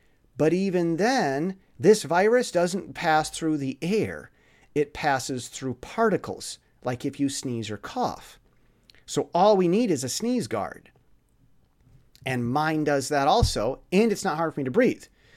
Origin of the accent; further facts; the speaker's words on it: United States; I know that you're probably American, and me being American, I know it's in my bones too.